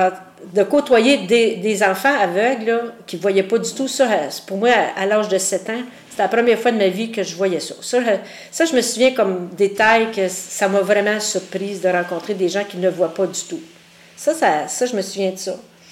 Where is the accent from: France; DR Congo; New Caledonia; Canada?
Canada; Gatineau, Quebec; born there; Dans l'Outaouais. Je suis née à Gatineau.